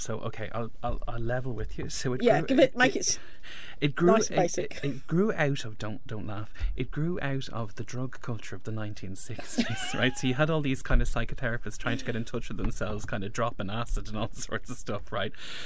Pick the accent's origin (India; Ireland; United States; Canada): Ireland; particularly for us as Irish people